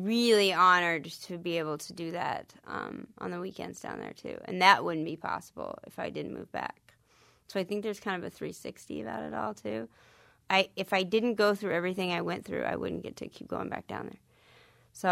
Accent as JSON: {"language": "English", "region": "Texas", "country": "United States", "tie": "born or raised there", "said": "I'm taking it kind of back to my home state. So this is the 360 about it all, because now I'm really taking it back to where I'm from."}